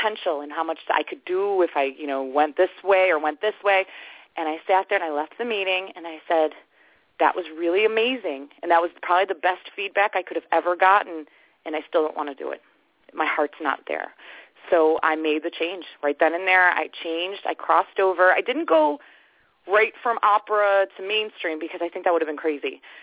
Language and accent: English; Alden, New York, United States; I came from Buffalo, New York, Alden, New York, which is a farm country. That's where I grew up.